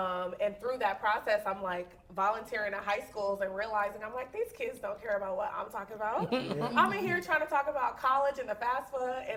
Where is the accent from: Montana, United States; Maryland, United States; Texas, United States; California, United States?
Texas, United States; Dallas; So I am originally from Dallas, Texas.